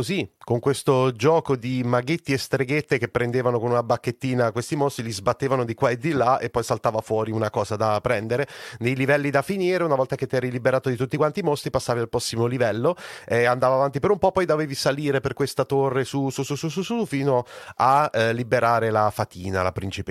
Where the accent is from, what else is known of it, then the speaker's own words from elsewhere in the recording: San Benedetto del Tronto, Marche, Italy; also born or lived in Venice; io sono nato a Venezia, ma sono cresciuto dall'età di appunto 5 anni a San Benedetto del Tronto, che è nelle Marche Sud